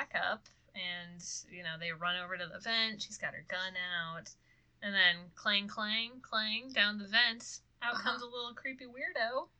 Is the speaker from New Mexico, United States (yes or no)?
no; Minnesota, United States; Again, we're from Minnesota.